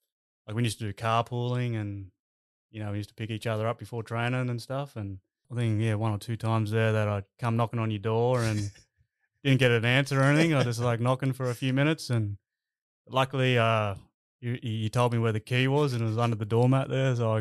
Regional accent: Coffs Harbour, New South Wales, Australia; born and raised in Coffs Harbour, New South Wales there. And, it was a good upbringing. I just, a nice little town on the beach and played footy.

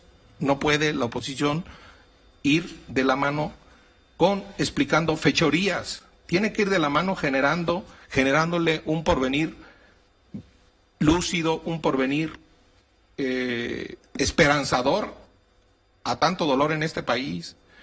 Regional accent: Mexico; Yo soy un mexicano que tengo 4 hijos y que soy optimista

